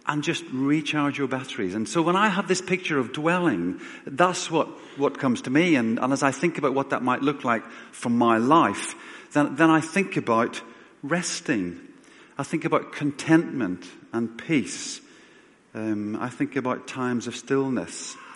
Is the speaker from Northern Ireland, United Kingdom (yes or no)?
yes; Northern Ireland, United Kingdom; growing up in Northern Ireland and my parents came from a farming background. I spent most of my childhood on my granny's farm